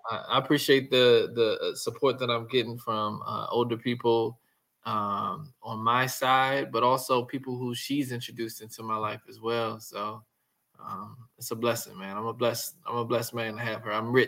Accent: Washington, District of Columbia, United States; Born in Washington, D.C. originally. Mm-hmm. Went to elementary school on Howard University's campus.

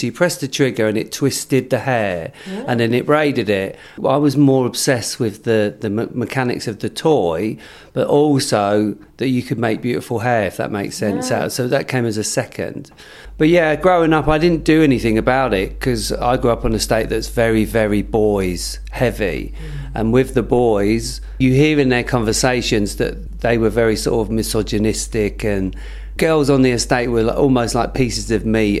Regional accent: Woking, South East England, United Kingdom; So when I was a kid, I grew up in Woking, grew up on a little council estate with my mum, didn't know my dad.

